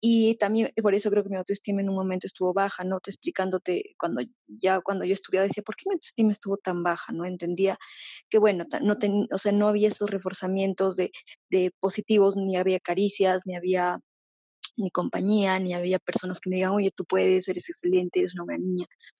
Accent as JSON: {"language": "Spanish", "country": "Peru", "said": "Yo soy de Perú."}